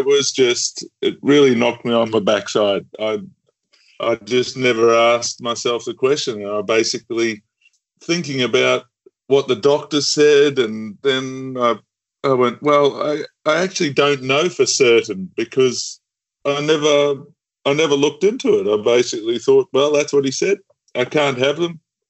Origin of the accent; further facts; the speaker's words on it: Australia; also born or lived in New Zealand; Islander by trade, so born in New Zealand and growing up in Australia.